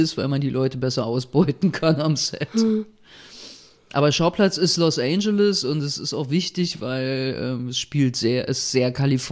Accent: Berlin, Germany; Ich bin damals in Neukölln zur Schule gegangen, war in der Neuköllner Gesamtschule.

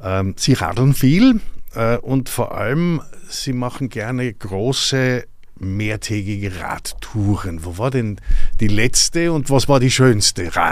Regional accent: Innsbruck, Tyrol, Austria; Für mich als Tiroler, als Innsbrucker

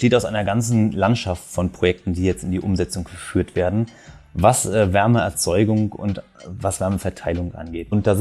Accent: Kiel, Schleswig-Holstein, Germany; now in Hamburg, Germany; Ich bin Kieler Jung und arbeite in Hamburg

